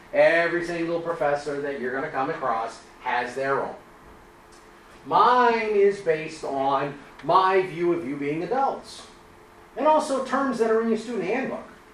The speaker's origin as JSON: {"language": "English", "town": "Sutton", "region": "Massachusetts", "country": "United States", "tie": "born or raised there", "said": "I'm an elected selectman in my hometown. And in on October, on a Monday night, we have town meeting. And if you're willing to go to Sutton, Massachusetts and sit in the audience"}